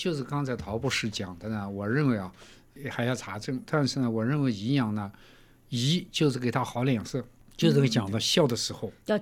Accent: China; 为什么我们中国人会强调孝这个体系？

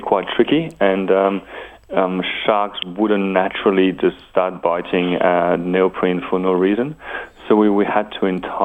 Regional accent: Wallonia, Belgium; moved away; haven't spoken any Dutch for about 18 years, and even when I left Belgium, my Dutch wasn't that great. I'm from the French side.

